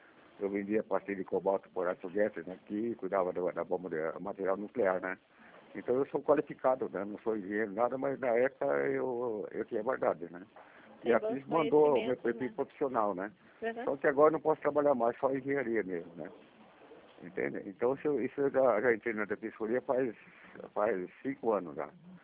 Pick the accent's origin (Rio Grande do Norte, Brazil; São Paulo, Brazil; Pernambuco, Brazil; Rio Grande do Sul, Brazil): São Paulo, Brazil; now in Curitiba, Brazil; Eu sou de São Paulo mesmo, de permissão, né?